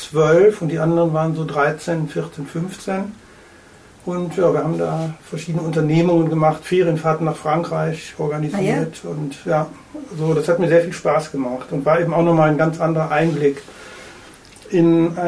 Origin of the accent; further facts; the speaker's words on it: Aachen, North Rhine-Westphalia, Germany; im Norden von Aachen, wo ich herkomme